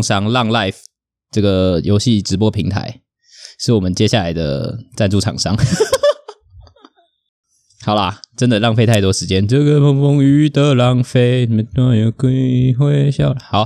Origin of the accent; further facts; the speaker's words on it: Taichung, Taiwan; 其实我觉得我们应该做一集有关台中，也就是我们的家乡。